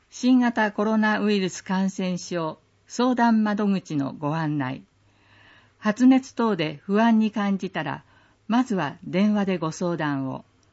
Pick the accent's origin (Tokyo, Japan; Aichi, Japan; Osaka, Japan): Tokyo, Japan; Musashimurayama; 私は昭和28年にこの地で生まれ育ち、昭和53年に武蔵村山市役所に入庁して以来、今日まで武蔵村山市と共に歩んでまいりました。